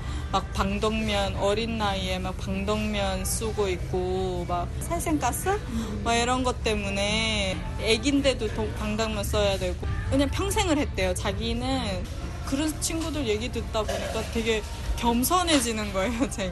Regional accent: North Korea; now in United States; 탈북자라서 뭐 전쟁을 겪어본 적은 없거든요.

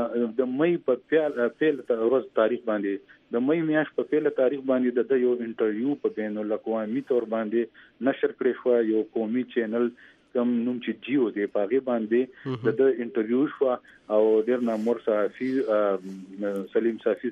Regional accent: Pakistan; موږ د پاکستان شهریان یو د دې ملک اوسېدونکي یو

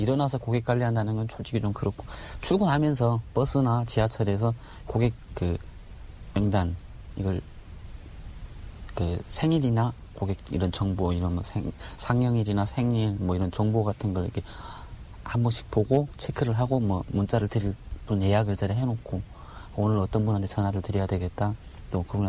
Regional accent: Chongjin, North Hamgyong, North Korea; now in South Korea; 그 외에는 굳이 뭐 내가 북한에서 온 누굽니다 이렇게 얘기를 안 해요.

